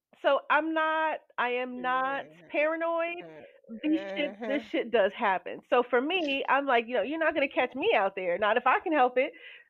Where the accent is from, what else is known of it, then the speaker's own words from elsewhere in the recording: New York City, New York, United States; but we grew up in New York City. So we grew up a certain kind of way